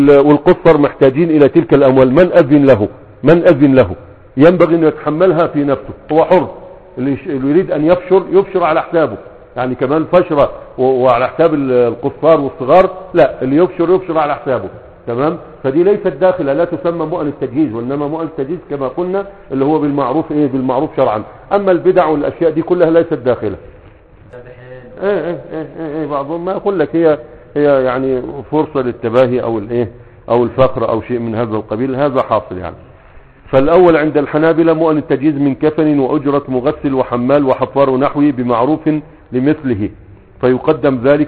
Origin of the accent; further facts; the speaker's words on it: Egypt; now in Yemen; هنا يعني في اليمن ما تباع صح، ما تباع، لكن عندنا في مصر بتباع